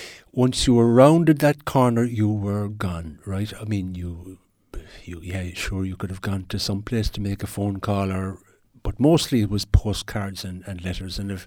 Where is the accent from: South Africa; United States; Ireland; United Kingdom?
Ireland; Whitegate, Munster; Certainly growing up in Whitegate back in the early 60s, imagine an Irish village with dark-skinned guys walking through a village in 1961-62. I remember that when I was 4 or 5.